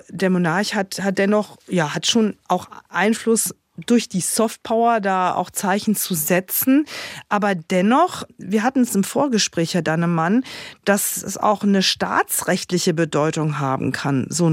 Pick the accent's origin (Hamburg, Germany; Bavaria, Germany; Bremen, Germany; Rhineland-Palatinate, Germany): Rhineland-Palatinate, Germany; Mainz; bei uns in Mainz